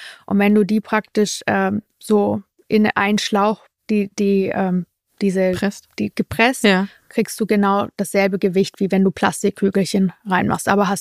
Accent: Germany; Also so dieses bürokratisch, ich glaube, das sehen wir manchmal uns selber im Weg, ein bisschen als Deutsche.

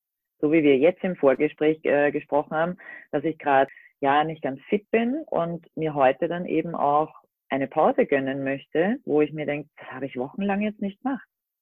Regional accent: Austria; ich komme aus Österreich, bin seit knapp 3 Jahren mit meinem Minicamper Balu unterwegs.

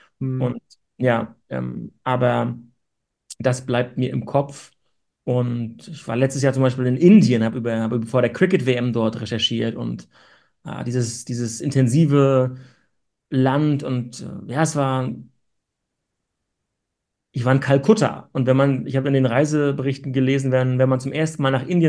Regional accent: East Germany, Germany; born there; Und ich bin in der DDR geboren, aber als die Mauer fiel, war ich 8 Jahre alt.

